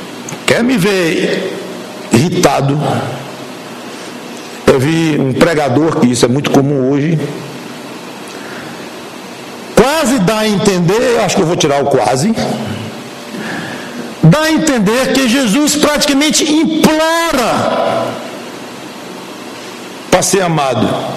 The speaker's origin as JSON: {"language": "Portuguese", "country": "Brazil", "said": "Porque eu sou brasileiro"}